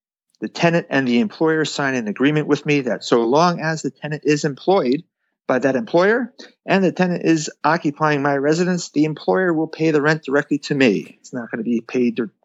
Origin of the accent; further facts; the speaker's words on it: New Jersey, United States; Okay. Well, I grew up in New Jersey. I bought my first property when I was 18 and just grew it from there.